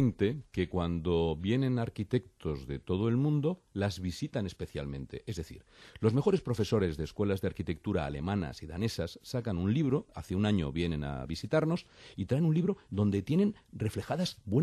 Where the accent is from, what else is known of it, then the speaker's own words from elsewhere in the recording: Madrid, Community of Madrid, Spain; por cómo somos los madrileños